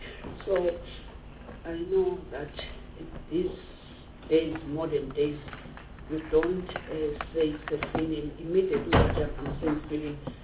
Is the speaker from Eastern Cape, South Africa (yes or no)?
yes; Mthatha, Eastern Cape, South Africa; I'm from Mthatha.